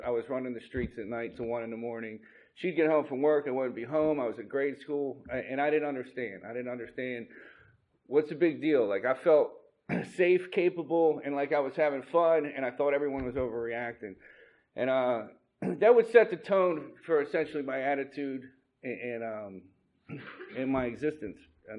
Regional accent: Margate, New Jersey, United States; also born or lived in Atlantic City; I was born in Atlantic City. I grew up in a town about 5 miles south of Atlantic City before the casinos in Margate.

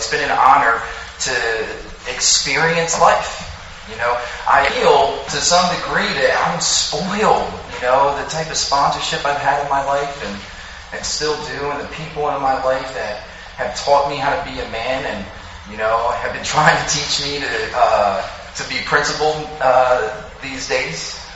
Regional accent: Philadelphia, Pennsylvania, United States; I'm from Philadelphia, South Philly. Most of the time, it was me and my mom and my sister. We grew up pretty poor.

